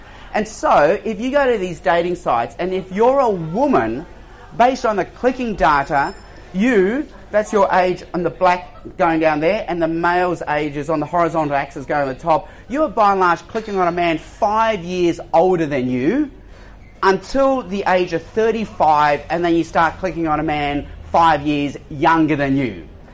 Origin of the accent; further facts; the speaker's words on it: Australia; also born or lived in Hong Kong; This is a picture of my parents and me as a baby in the 1960s. This is when we moved from Hong Kong to Australia.